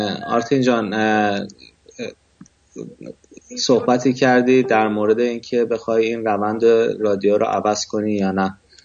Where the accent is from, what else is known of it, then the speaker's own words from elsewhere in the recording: Iran; به هر حال ما هم ایرانی هستیم